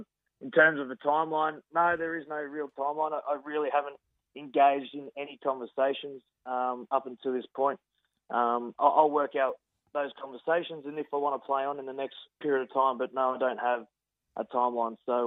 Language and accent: English; Runcorn, Queensland, Australia; and I grew up in Runcorn. And they're all 25 minutes south of Brisbane City.